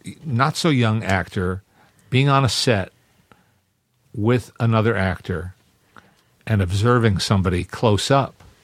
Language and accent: English; New Jersey, United States; also born or lived in New York; I grew up in New Jersey, New York and New Jersey.